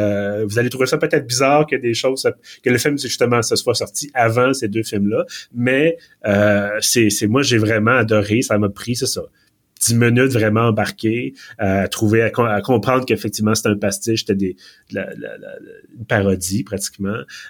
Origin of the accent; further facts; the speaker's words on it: Quebec, Canada; accent: Quebec French; en anglais, clairement, avec mon bel accent québécois.